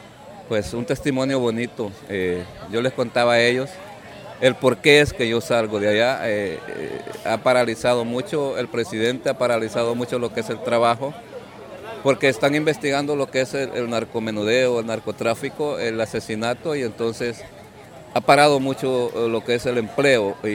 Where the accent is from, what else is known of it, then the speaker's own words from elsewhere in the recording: Honduras; moved away; Ok, soy de Honduras. Pues venimos buscando una mejor vida.